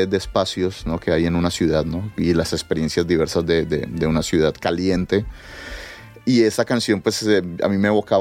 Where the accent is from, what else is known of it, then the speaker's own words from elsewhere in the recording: Cali, Valle del Cauca, Colombia; en Cali, de donde soy yo, donde me crié